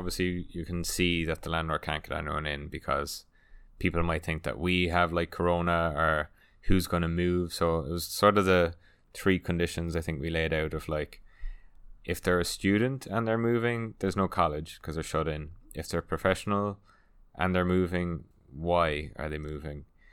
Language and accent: English; Ireland; obviously us being Irish, we kind of grew up with a very European focused like cuisine.